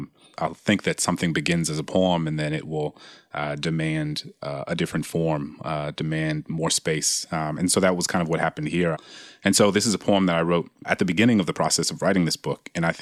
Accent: the South, United States; given that I grew up in the South

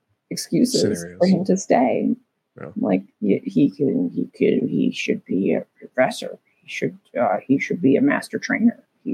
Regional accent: New York, United States; I'm from New York, so I know like tropical kind of wild weather.

